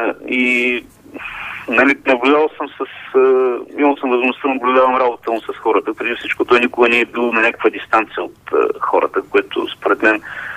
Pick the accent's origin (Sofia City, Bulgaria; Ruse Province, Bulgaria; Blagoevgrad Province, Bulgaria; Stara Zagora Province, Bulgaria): Ruse Province, Bulgaria; Ruse; Аз съм от Русе, да.